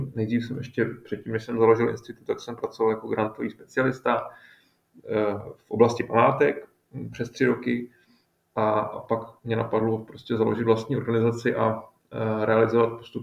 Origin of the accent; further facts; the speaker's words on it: Písek, South Bohemian Region, Czechia; also born or lived in Vienna; pocházím z Písku, kde teda i bydlím a taky myslím si, že to je malebné město